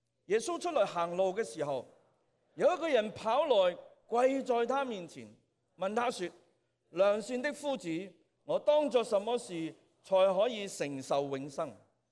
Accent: Hong Kong; 用我们香港人讲的讲法就是说很硬耳。

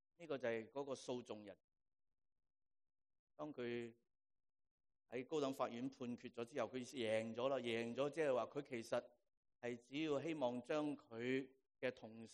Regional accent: Hong Kong; now in United States; 我们很多人来自香港，我们的原居地的香港

